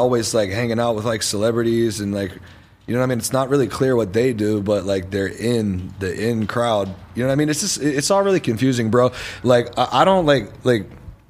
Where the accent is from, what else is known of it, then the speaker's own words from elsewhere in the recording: Los Angeles, California, United States; Like when people go, where are you from? I'm from here. Oh, wow, that's crazy. I never meet people from here.